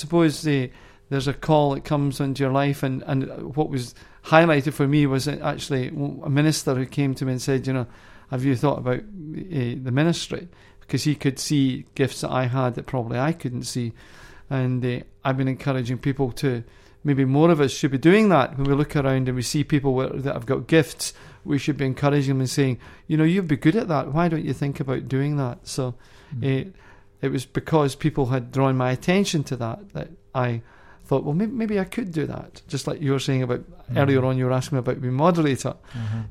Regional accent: Glasgow, Scotland, United Kingdom; I was brought up in Glasgow, and my father was actually Irish, and he was brought up in farming in Ireland.

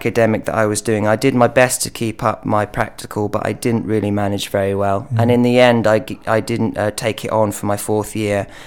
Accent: Saltcoats, Scotland, United Kingdom; also born or lived in Irvine; I was born in Ayrshire Central, in Irvine, and I grew up in Saltcoats.

